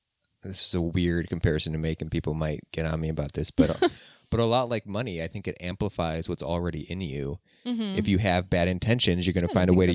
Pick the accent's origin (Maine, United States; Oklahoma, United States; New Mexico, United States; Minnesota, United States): Minnesota, United States; But I think only because I'm from Minnesota.